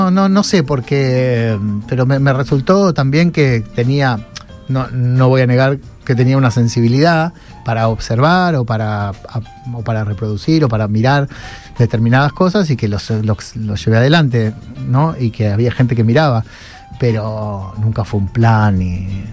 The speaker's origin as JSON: {"language": "Spanish", "town": "Gálvez", "region": "Santa Fe", "country": "Argentina", "lives_now": "Rosario, Argentina", "said": "cómo yo me vine de Galvez a Rosario"}